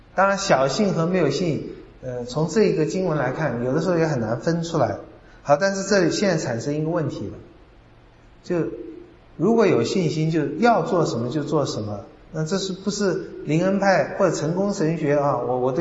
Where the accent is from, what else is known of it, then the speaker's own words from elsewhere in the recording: China; 我们中国人也很喜欢有的时候很唯心啊